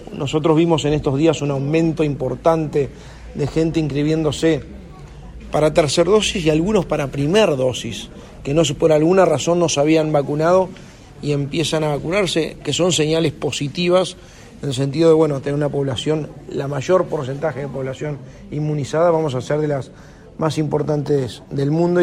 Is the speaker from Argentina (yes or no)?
no; Uruguay; como uruguayo nos da orgullo